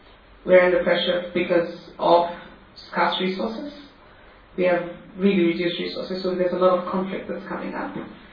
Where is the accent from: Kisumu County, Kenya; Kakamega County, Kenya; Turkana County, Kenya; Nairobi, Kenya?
Turkana County, Kenya; I come from the Turkana community, but I tend to work with pastoralists, fisher folk, and the general northern Kenya communities.